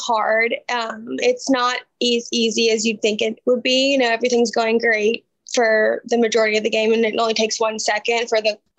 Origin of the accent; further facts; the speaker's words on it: Alabama, United States; So I grew up in Alabama, went to the University of Alabama.